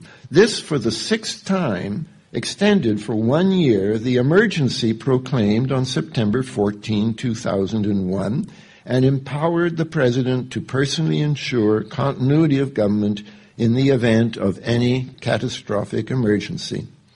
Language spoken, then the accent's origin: English; Canada; I don't know if it's my background as a Canadian